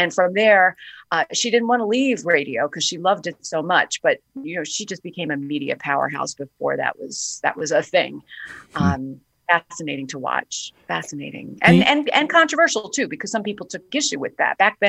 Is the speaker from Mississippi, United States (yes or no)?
no; Brooklyn, New York, United States; I grew up in Brooklyn, New York in the 70s, and my father would come home every night with a big stack of papers